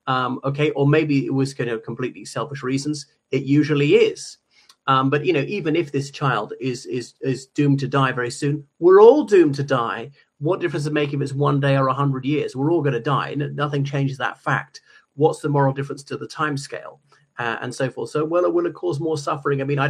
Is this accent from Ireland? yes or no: yes; Ireland; from Ireland. Talking about news from Ireland, not from my part, the Republic, but from the North.